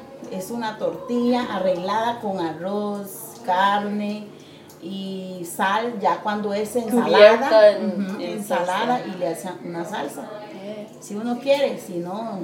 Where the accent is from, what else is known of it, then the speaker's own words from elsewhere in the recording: Nicaragua; now in Costa Rica; Sí, soy nicaragüense.